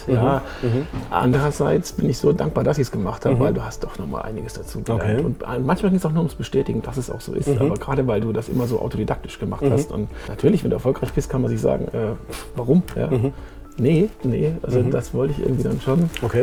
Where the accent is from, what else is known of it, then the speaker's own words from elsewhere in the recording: Hockenheim, Baden-Württemberg, Germany; ich bin Kurpfälzer Kind. In der Nachbargemeinde Hockenheim bin ich groß geworden. Eben jetzt lebe ich an der Bergstraße.